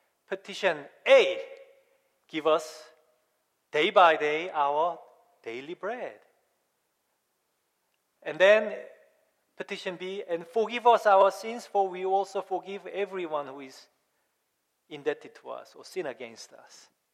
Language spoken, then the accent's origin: English; South Korea; when I was growing up in Korea, before every service was over, we sang